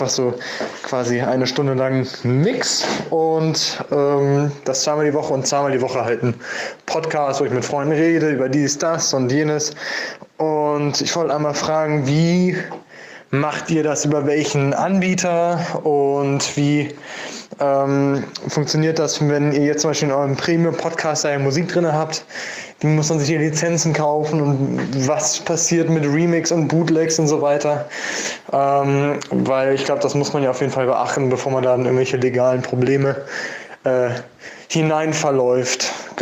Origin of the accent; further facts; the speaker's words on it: Hamburg, Germany; Ich komme aus Hamburg und bin jetzt 20 Jahre alt.